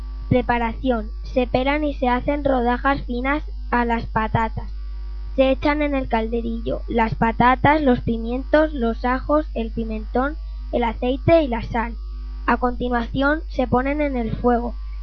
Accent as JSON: {"language": "Spanish", "town": "San Esteban del Valle", "region": "Castile and León", "country": "Spain", "said": "soy de San Esteban del Valle. Os voy a contar una receta típica de mi pueblo"}